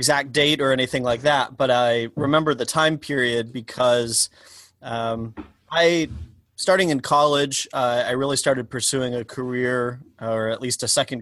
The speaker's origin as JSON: {"language": "English", "region": "Northeast", "country": "United States", "tie": "born or raised there", "said": "I grew up in the Northeast, and so this feels like home, even though it's a few hours away."}